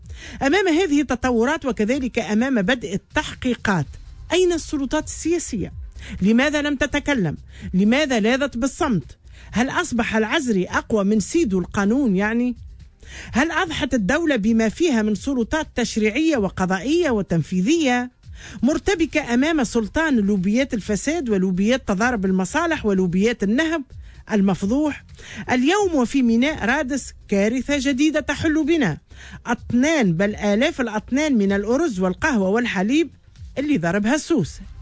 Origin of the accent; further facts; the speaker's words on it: Tunisia; حتى يقتلوننا كتونسيين مرتين